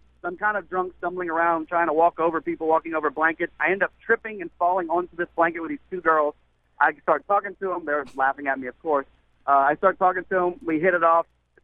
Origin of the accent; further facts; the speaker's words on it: Baton Rouge, Louisiana, United States; I'm from Baton Rouge, so we kind of had that going.